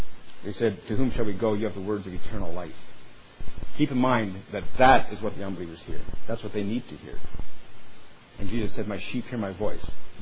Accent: Ontario, Canada; I'm from Ontario, Canada. That's about, I live in Dorchester, that's about 2 hours straight east of Detroit.

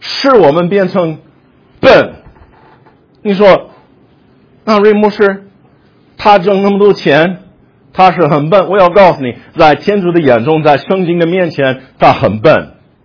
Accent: United States; Chinese is a second language; 我不说什么中国人做生意的，你自己可以想起来，我就批评我们美国人做的啊。

